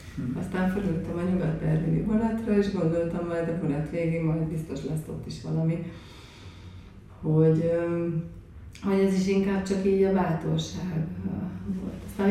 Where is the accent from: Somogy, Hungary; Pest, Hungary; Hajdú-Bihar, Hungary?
Hajdú-Bihar, Hungary; Debrecen; Debreceni vagyok